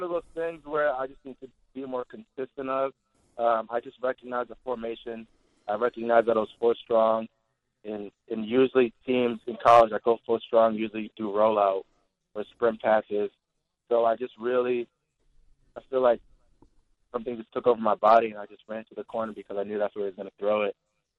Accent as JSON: {"language": "English", "town": "Grafton", "country": "United States", "tie": "born or raised there", "also_born_or_lived": "London, United Kingdom", "said": "I moved actually to my hometown, which I call my hometown now, Grafton, in the middle of 6th grade. I went to Grafton High School"}